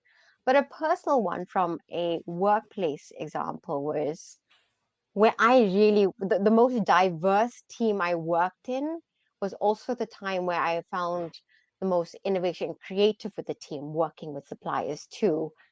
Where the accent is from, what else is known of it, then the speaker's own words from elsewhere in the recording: South Africa; moved away as an adult; So I grew up in uncertainty in South Africa.